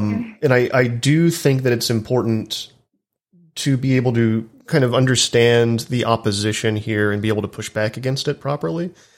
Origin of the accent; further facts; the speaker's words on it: Texas, United States; So I'm from Texas. I still live in the South.